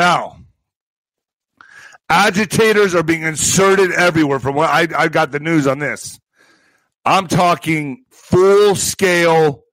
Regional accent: El Paso, Texas, United States; Remember, I was raised on the border. I was raised in El Paso, Texas, going back and forth to the most dangerous city in the world. See that, Juarez?

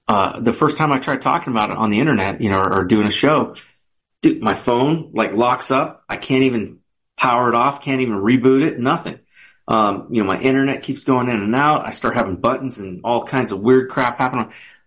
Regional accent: Los Angeles, California, United States; I grew up in Los Angeles, right? So I'm used to meeting movie stars and, you know, famous singers and famous people.

